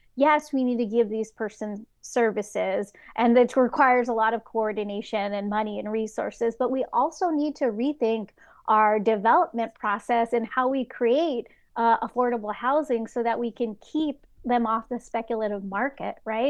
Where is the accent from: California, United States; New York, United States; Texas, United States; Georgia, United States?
California, United States; Los Angeles; I'm born and raised Highland Park, and I've seen what gentrification has done to my community